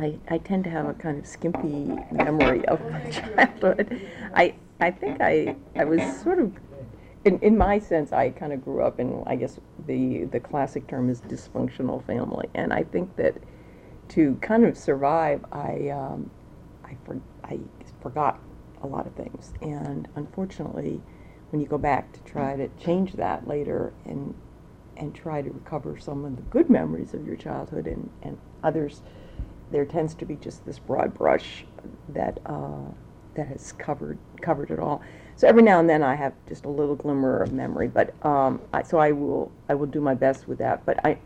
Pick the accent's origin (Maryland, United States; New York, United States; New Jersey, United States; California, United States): New Jersey, United States; born there; I was born in New Jersey, and my mother was living really near my grandparents, in a little town in New Jersey, Mendham.